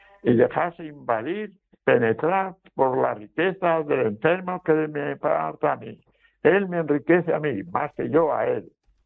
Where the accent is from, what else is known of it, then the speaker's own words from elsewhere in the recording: Villalbilla de Burgos, Castile and León, Spain; A un joven de mi pueblo, ¿no? Por ejemplo, de Villalbilla de Burgos, junto a Burgos.